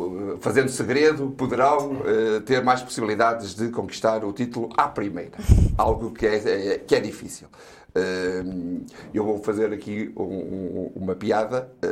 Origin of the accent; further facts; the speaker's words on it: Guimarães, Braga, Portugal; porque Guimarães é um exemplo para Braga